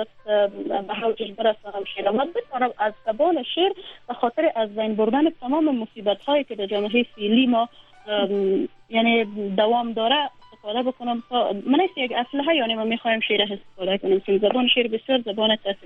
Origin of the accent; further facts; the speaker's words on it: Afghanistan; من اله از این کشور هستم، اله افغانستان هستم، از این کشور هستم